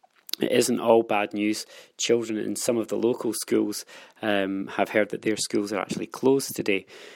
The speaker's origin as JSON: {"language": "English", "town": "Dunblane", "region": "Scotland", "country": "United Kingdom", "said": "I'm from Dunblane."}